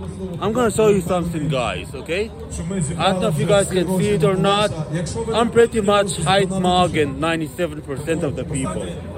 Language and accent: English; Miami, Florida, United States; Again, 42 degrees weather, I'm from Miami, so anyways, I feel good.